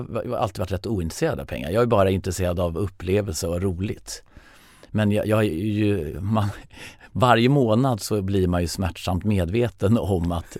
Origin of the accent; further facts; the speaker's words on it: Karlshamn, Blekinge, Sweden; Där är jag uppvuxen på en bondgård i en sån här Astrid Lindgren-värld med 3 systrar och grisar och får och en get.